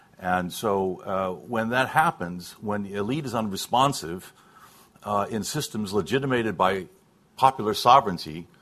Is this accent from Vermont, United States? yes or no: no; California, United States; I think the first of all, we come from California, and California is already a direct democracy.